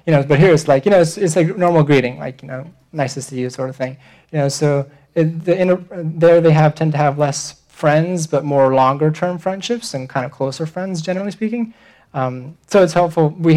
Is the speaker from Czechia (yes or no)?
yes; Lidice, Central Bohemian Region, Czechia; English is a second language; is I grew up in Lidice. It's a small city.